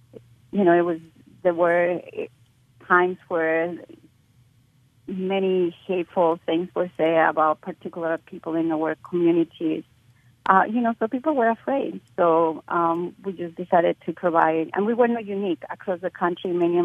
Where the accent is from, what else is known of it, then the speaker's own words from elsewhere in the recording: Mexico; I mean, I'm originally from Mexico